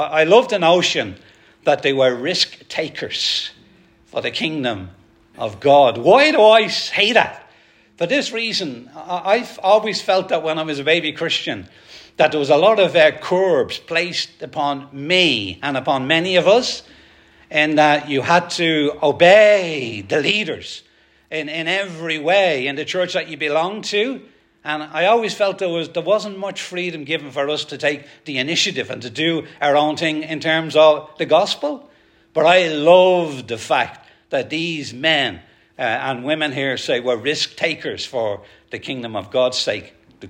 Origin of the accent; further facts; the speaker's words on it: Ireland; moved away; also born or lived in England; When I was in 1986, I emigrated from Ireland to England. And I used to I lived in Southall for about 8 years. That's West London.